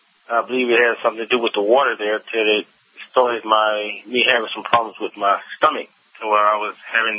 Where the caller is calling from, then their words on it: Texas, United States; also born or lived in Houston, United States; So I'm in Texas, and I moved from Houston to Hillsboro, Texas, in the early 90s.